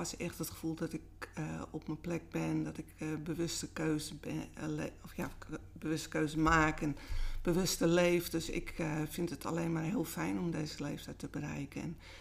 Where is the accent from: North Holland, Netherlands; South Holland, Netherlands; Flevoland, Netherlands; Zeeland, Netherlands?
North Holland, Netherlands; Amsterdam; Ik ben in Osdorp opgegroeid. Heb daar dus gewoon echt mijn hele jeugd doorgebracht. En later had dat best wel een slechte naam. Maar dat was zeker een tijd dat ik opgroeide helemaal gewoon niet zo. Het was eigenlijk echt een dorpachtig gebeuren. Maar wel behorende bij Amsterdam.